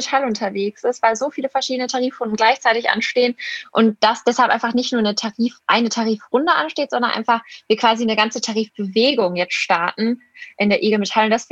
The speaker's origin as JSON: {"language": "German", "town": "Essen", "region": "North Rhine-Westphalia", "country": "Germany", "said": "Ich bin 21 Jahre alt und ich komme aus Essen. Habe da ein duales Studium gemacht und wohne und arbeite immer noch hier"}